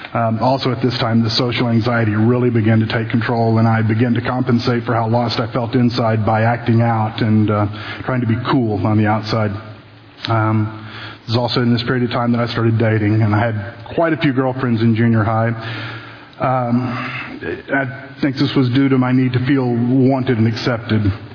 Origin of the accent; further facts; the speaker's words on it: Oklahoma City, Oklahoma, United States; also born or lived in Richardson, Texas; On the last day of kindergarten in 1970, we moved from Richardson, Texas to Oklahoma City, where we would live until I finished sixth grade.